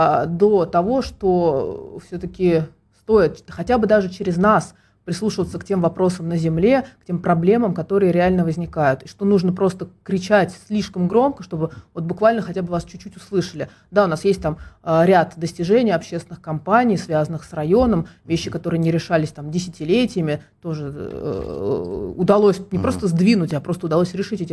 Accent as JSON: {"language": "Russian", "region": "Moscow", "country": "Russia", "said": "мы просто тут живем, и мы действительно выявляем проблемы и хотим их решения, просто как жители города, как москвичи."}